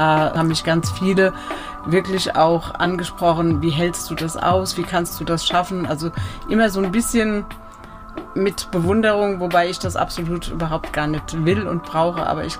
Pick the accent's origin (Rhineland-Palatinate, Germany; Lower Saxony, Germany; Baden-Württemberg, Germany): Rhineland-Palatinate, Germany; Gau-Algesheim; In Gau-Algesheim, wohl behütet, in einer Familie mit zwei Kindern. Kleinen, also Gau-Algesheim ist Stadt, aber eigentlich ist es ein größerer Ort.